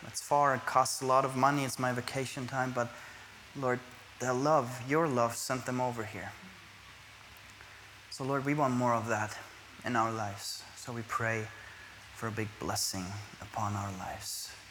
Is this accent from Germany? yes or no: yes; Germany; I come from Germany, okay? And everybody drinks alcohol there, for example.